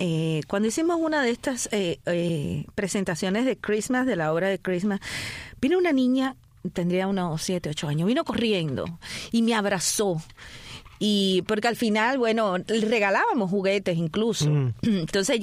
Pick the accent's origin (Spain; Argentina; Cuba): Cuba; Havana; Nací en La Habana, en Marianao